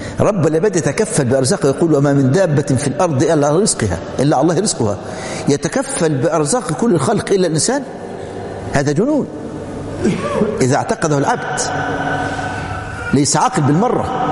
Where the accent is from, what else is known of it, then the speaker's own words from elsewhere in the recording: Egypt; وعندنا في مصر لا أحد يلتفت إليه،